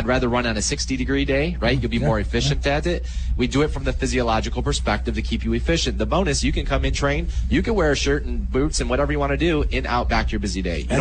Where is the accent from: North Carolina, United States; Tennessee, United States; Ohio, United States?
Ohio, United States; Toledo; I grew up in Toledo, right on the border of Ohio State and Michigan.